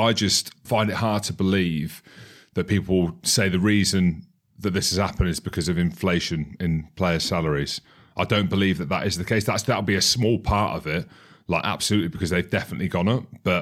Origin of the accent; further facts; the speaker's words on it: Scotland, United Kingdom; I'm Scottish anyway.